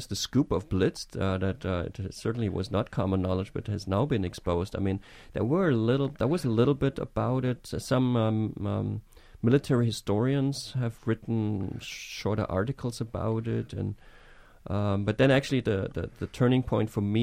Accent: Germany; growing up in West Germany

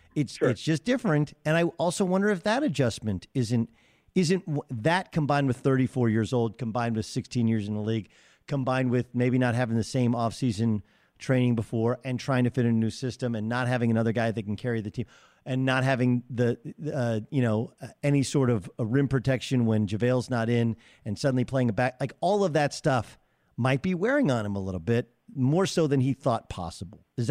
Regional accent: California, United States; I grew up in Orange County, which is, for people who don't know, I'm, you know, 45 minutes away, and even though I work up in Los Angeles

